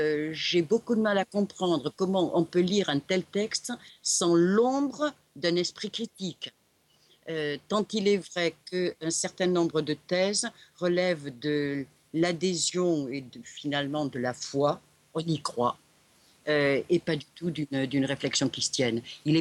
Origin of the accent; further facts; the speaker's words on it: France; je viens d'une campagne de France ultra profonde, où quantité de gens sont extrêmement étonnés lorsqu'on bavarde avec eux de point de vue de citadin